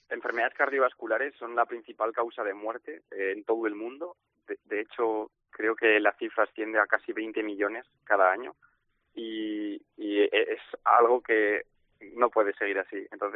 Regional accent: Logroño, La Rioja, Spain; now in Pamplona, Spain; Realmente soy de Logroño, pero estos últimos años he estado viviendo en Pamplona

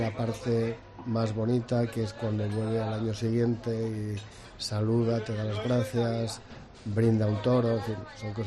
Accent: Pamplona, Navarre, Spain; Profundamente, honestamente, sí, porque soy de Pamplona.

